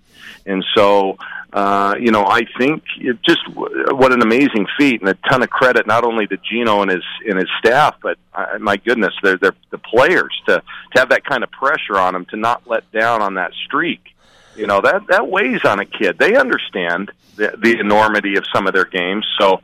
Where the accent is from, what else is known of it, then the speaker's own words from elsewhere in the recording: Salt Lake City, Utah, United States; So I grew up in Salt Lake City.